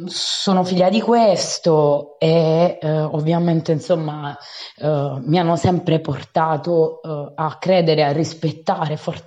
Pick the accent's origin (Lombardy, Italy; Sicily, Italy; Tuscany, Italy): Lombardy, Italy; Bergamo; io vengo da Bergamo altissima, si sente dall'accento